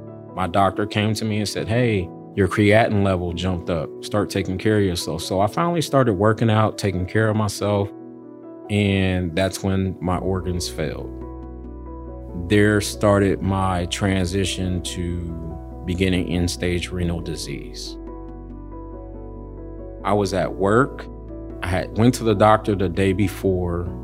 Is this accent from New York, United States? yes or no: no; Columbus, Ohio, United States; I grew up here in Columbus, Ohio. Grew up in a two-parent family home, loving mom, loving dad